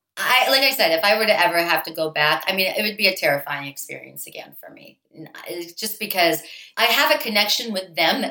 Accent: Pittsburgh, Pennsylvania, United States; I did. I grew up in Pittsburgh. Well, Pittsburgh is kind of like Midwest East Coast.

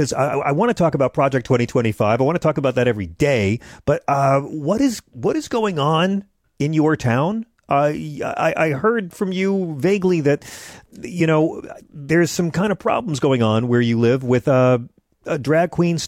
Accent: Manhattan, New York, United States; It's bizarre to me because I come from Manhattan where we have tons of drag queens, but very few children.

